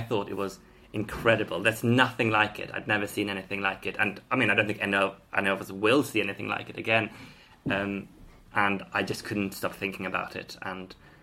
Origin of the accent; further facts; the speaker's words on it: Sweden; now in Highgate, United Kingdom; I'm from Sweden.